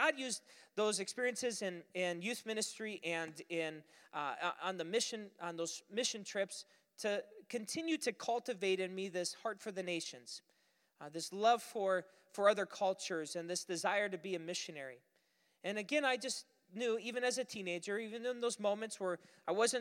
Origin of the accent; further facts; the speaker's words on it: Superior, Wisconsin, United States; I served as a youth pastor, and it's where I grew up. I'm from Superior, so I grew up attending that church.